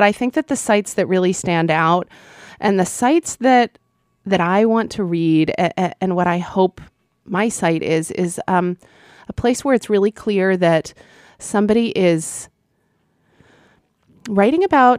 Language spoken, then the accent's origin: English; Oklahoma, United States; my first book, A Homemade Life, is about, you know, growing up in Oklahoma